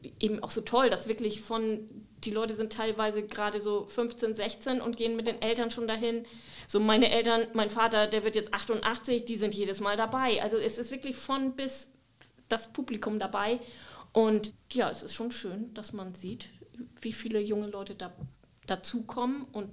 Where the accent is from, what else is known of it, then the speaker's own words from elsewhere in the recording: Hamburg, Germany; moved away as an adult; now in Eiderstedt, Germany; Ja, aber ich bin da auch aufgewachsen. Ich bin erst mit 23 Jahren nach Eiderstedt gezogen.